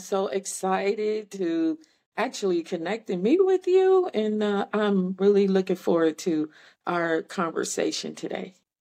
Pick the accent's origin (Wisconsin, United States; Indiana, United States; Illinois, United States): Wisconsin, United States; Milwaukee; And I grew up in Milwaukee, and we were we didn't have any need, no need.